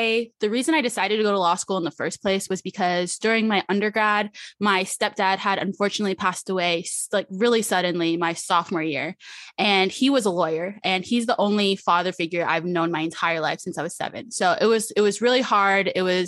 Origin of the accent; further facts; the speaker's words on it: Arizona, United States; Yes, my whole family born and raised in Arizona.